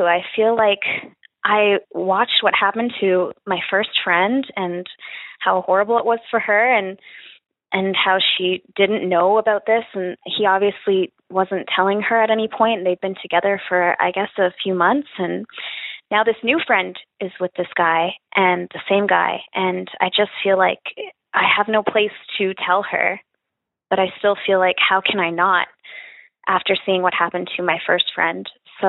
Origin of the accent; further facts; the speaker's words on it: Canada; I'm a single female, straight, 22 years old, and I'm from Canada.